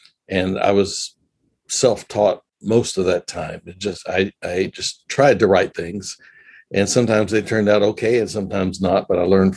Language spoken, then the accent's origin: English; Memphis, Tennessee, United States; I was in the fifth grade, 10 years old, in Memphis, Tennessee, which is my hometown.